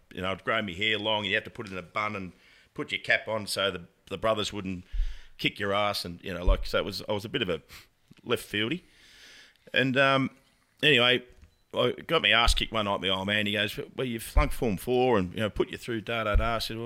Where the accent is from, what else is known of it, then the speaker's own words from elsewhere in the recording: Preston, North West England, United Kingdom; I was born and bred in West Preston, and I went to local St. Ralph's and also down to Sacred Heart in Preston, and then across the road to Morris Brothers Preston